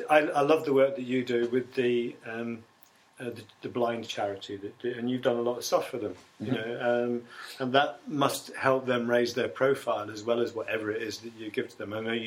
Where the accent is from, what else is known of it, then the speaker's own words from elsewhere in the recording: London, United Kingdom; born there; Well, I came, because I was born in London, there was a great difference between coming from the north or the south of the river.